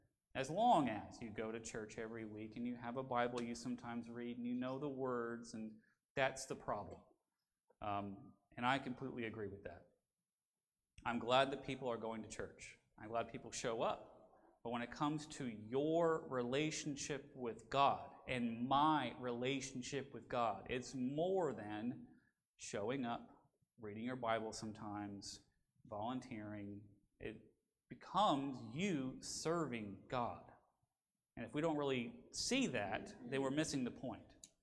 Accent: Virginia, United States; And then if I'm driving someone from around here, Florida, wherever else, and I go, I'm from Virginia.

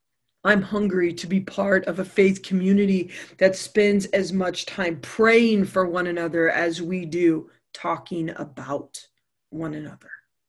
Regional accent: United States; as a teacher, as an American, as a wife, as a mom, as a sister

